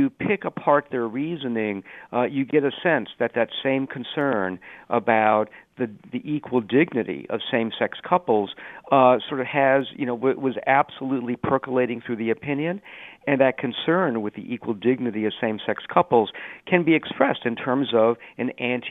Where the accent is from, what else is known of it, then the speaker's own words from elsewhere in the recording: San Antonio, Texas, United States; I was born and raised in San Antonio, lived there for the first 17 years of my life.